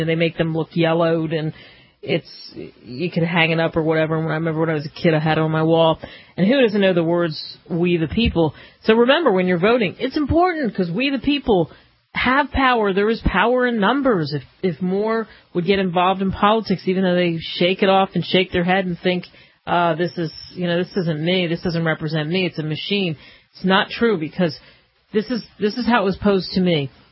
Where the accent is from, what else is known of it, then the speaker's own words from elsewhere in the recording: Philadelphia, Pennsylvania, United States; moved away; and growing up in Philly, there's two things I left Philadelphia with.